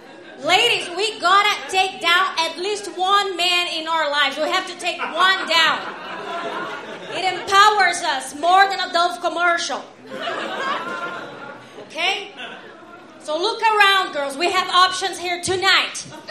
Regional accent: Brazil; English is a second language; moved away; I'm from Brazil, and I've been here for 4 years, and I've been training with an accent coach.

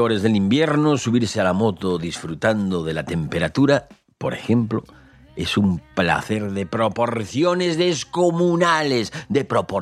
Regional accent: Grandas de Salime, Asturias, Spain; la que va desde aquí, desde mi pueblo, desde Grandes de Salime hasta Navia, que es una población costera que está a 70 kilómetros

